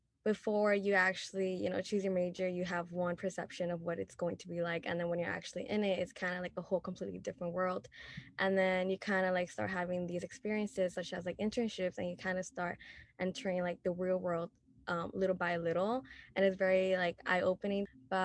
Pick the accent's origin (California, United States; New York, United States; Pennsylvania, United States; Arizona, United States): New York, United States; For me, I was born and raised in New York, and so FIT, just walking past by it was literally my dream school.